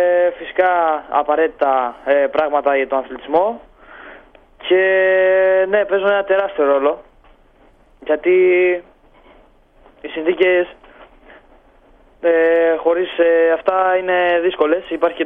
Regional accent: Greece; Είμαι πρώτα απ' όλα περήφανος που είμαι Έλληνας.

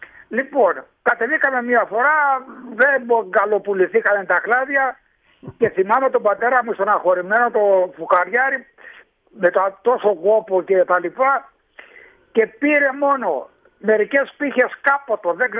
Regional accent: Crete, Greece; Είμαι από ένα χωριό της Κρήτης, από τον ομό Ρεθύμνης, Ορισίδιος, πολύ Ορισίδιος. Το χωριό μου ασχολούταν μόνο με κτηνοτροφία

